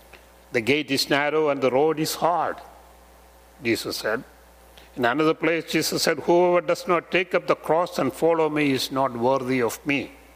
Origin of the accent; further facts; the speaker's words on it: India; the place where I grew up in India was so common at that time.